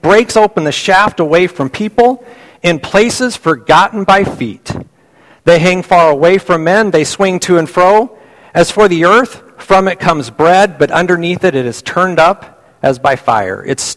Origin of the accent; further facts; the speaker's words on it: Colorado, United States; I grew up in Colorado. My kids thought I grew up in Westcliff, Colorado. Okay? That's actually not where I grew up.